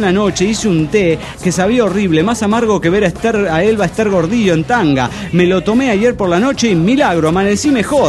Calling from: León, Guanajuato, Mexico; Desde León, Guanajuato les saluda

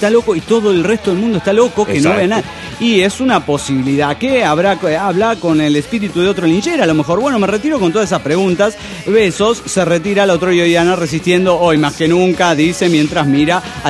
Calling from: Trelew, Chubut, Argentina; desde Trelew, Chubut.

